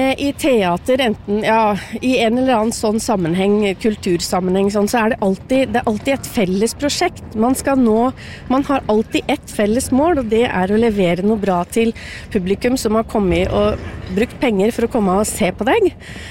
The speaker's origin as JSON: {"language": "Norwegian", "town": "Råholt", "region": "Akershus", "country": "Norway", "tie": "born or raised there", "said": "Ja, født og oppvokst på Råholt I Eidsvoll."}